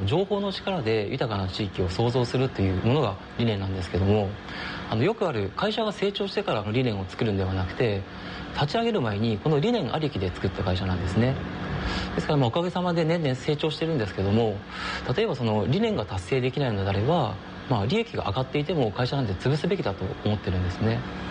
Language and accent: Japanese; Tsubame, Niigata, Japan; now in Sanjo, Japan; 私はこの燕市の出身で今三条に住んでいるんですけども、はい、まあ、この燕三条地域はものづくりの町なんですけども